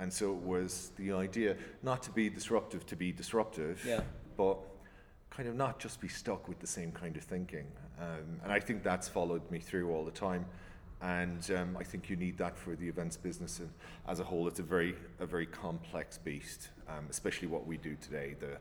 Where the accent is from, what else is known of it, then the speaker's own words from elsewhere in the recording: Ireland; now in Budapest, Hungary; You could probably hear it off the voice. I'm Irish, based out of Budapest.